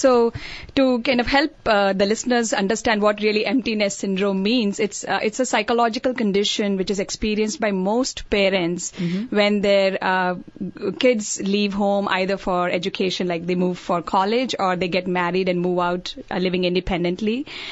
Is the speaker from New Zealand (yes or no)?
no; India; which is very different than how we grew up in India